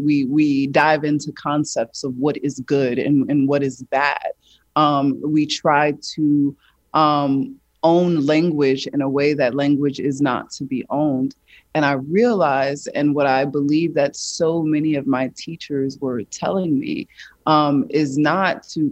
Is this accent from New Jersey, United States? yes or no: yes; Newark, New Jersey, United States; I come from Newark, New Jersey. And so I'm digging in these moments of being on Lyons Avenue and Chancellor.